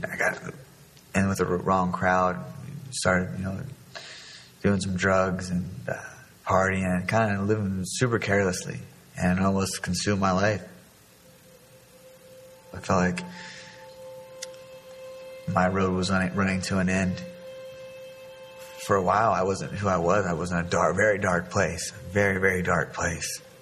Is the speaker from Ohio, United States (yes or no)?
yes; Yorkville, Ohio, United States; My hometown is Yorkville and Denison, Ohio. We call it the Twin Cities. It's filled with a lot of run-down houses, businesses, but there's a sense of pride that comes from there.